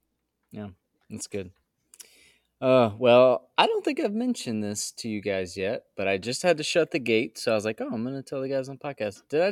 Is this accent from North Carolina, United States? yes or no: yes; Greensboro, North Carolina, United States; I grew up in Greensboro